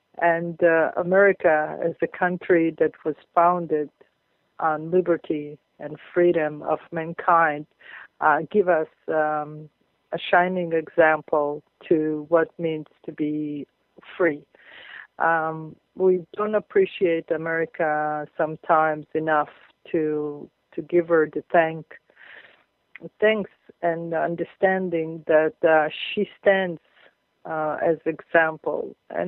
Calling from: Israel; And I'm talking here from Israel.

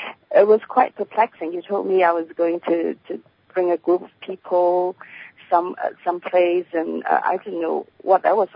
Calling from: Hong Kong; I'm calling from Hong Kong, that's why I'm saying good morning.

